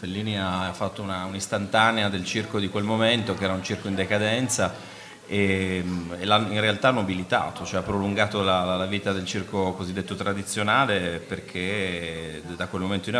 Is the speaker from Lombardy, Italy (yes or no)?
no; Turin, Piedmont, Italy; no, io sono di Torino